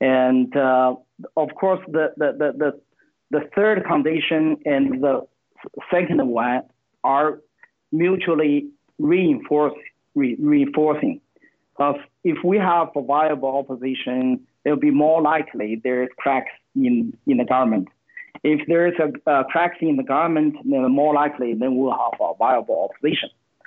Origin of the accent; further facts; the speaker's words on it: Shandong, China; English is a second language; even in the countryside, my hometown, that is Shandong province. In the village, I talk to my hometown fellows all the time.